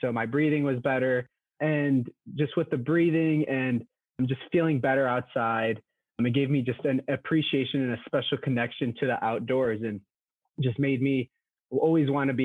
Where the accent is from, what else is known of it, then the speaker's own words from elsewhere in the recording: Chicago, Illinois, United States; I'm from Chicago